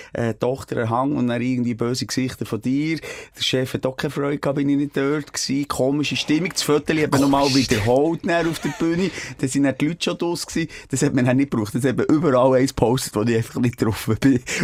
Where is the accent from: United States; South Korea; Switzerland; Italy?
Switzerland; als Schweizer Nazi-Fans